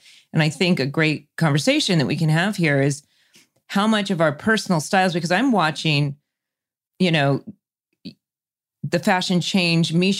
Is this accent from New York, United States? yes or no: no; California, United States; because I grew up in Orange County.